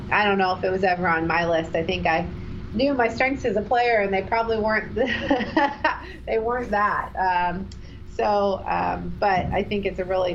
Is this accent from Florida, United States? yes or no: yes; Orlando, Florida, United States; And I actually started playing slow pitch softball in Florida, where we moved and where I grew up in the Orlando area.